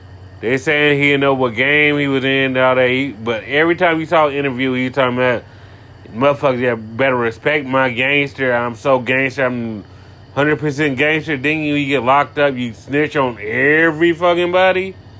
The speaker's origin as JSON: {"language": "English", "town": "Indianapolis", "region": "Indiana", "country": "United States", "said": "And I'm from Indianapolis. I'm not from New York. I'm not from Atlanta. I'm not from Florida. I'm not from California."}